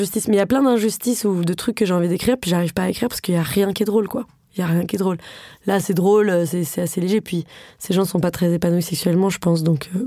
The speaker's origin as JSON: {"language": "French", "town": "Paris", "region": "Île-de-France", "country": "France", "tie": "born or raised there", "said": "j'ai grandi à Paris, je suis fille de deux parents qui vont très bien, de classe moyenne supérieure. J'ai grandi à Paris, j'ai fait des études très privilégiées, très, très réputées."}